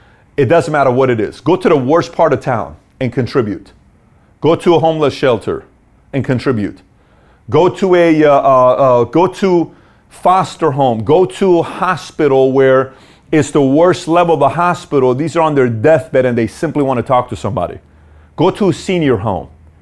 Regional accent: Iran; I'm Iranian, okay? And I'm going from Iran.

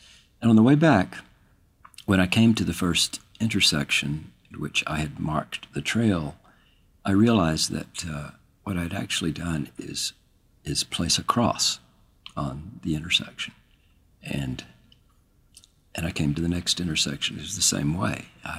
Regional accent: Austin, Texas, United States; I'm 64 years old, and I'm from Austin, Texas.

